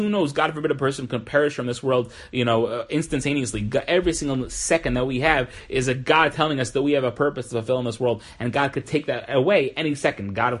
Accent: New York, United States; because I'm a New Yorker and I try to be friendly.

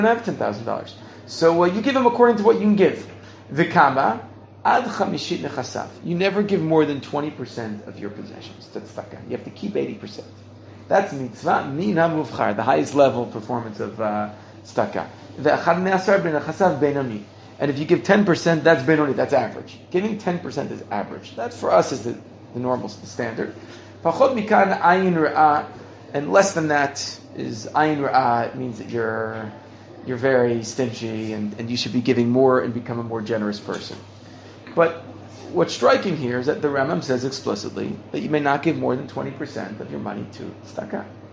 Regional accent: United States; Growing up in America, I didn't see that.

